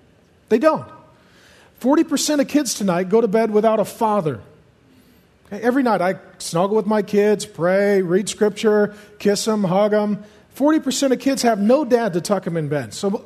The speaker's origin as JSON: {"language": "English", "town": "Seattle", "region": "Washington", "country": "United States", "tie": "born or raised there", "said": "I grew up in Seattle having sex with my girlfriend, not knowing what I was going to study in college, and no real plan."}